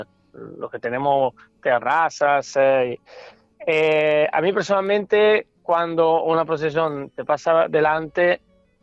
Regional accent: Monza, Lombardy, Italy; yo son 15 años que vivo aquí. Creo que ya conozco el 90%. Conozco casi más gente aquí que en Monza. Yo soy de Monza.

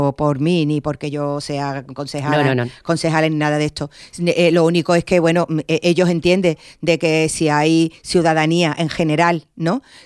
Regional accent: El Puerto de Santa María, Andalusia, Spain; me siento muy muy orgullosa como portuense

